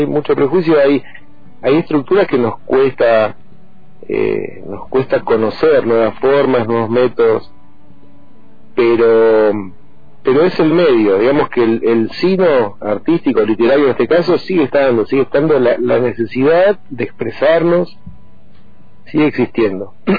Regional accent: General Roca, Río Negro, Argentina; also born or lived in Buenos Aires / Chos Malal / Plaza Huincul; Yo nací en Buenos Aires en el 72 y en el 73, 74 ya estábamos viviendo con mi familia, primero en Chosmalal, después en Plaza Huíncul, desde el 80 en Roca.

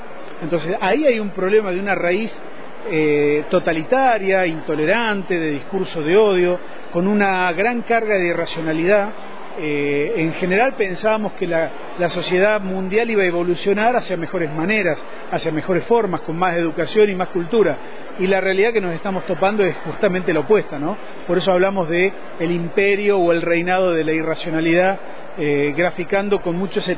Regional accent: Río Grande, Tierra del Fuego, Argentina; moved away as an adult; Mirá, hace 30 años yo salí de Río Grande, Tierra del Fuego, así que imagínate que me considero patagónico. He trabajado prácticamente en toda la Patagonia argentina.

